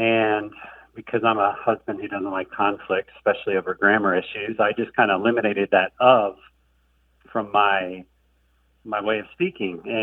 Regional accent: Ohio, United States; And from my accent, you can tell I didn't. I grew up in Ohio

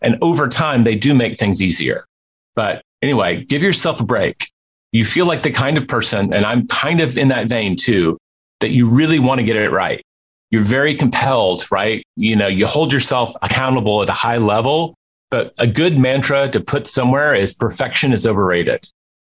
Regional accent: Memphis, Tennessee, United States; And he was a guy from Memphis, my hometown, and my dad had set up the meeting.

